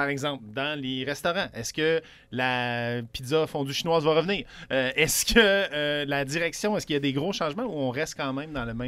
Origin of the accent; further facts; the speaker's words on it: Quebec, Canada; moi, je viens de l'Outaouais, OK? Fait que, tu sais, nous, Normandin, on n'en avait pas dans notre coin.